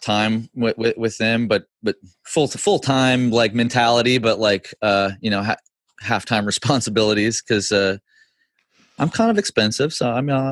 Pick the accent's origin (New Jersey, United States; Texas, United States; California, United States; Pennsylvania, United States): California, United States; Chico; Now up here in my hometown area, Chico, you know, I'm like $150 more a month here for a 3-bedroom, 2-bath, 2-car garage